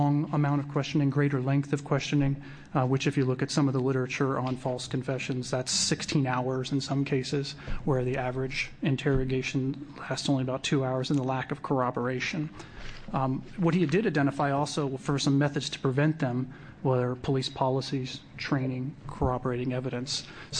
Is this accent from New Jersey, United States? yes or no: yes; New Jersey, United States; also born or lived in Tennessee / Arizona; I grew up in New Jersey. I spent about 5 years in the military in the South Tennessee area, so I understand those.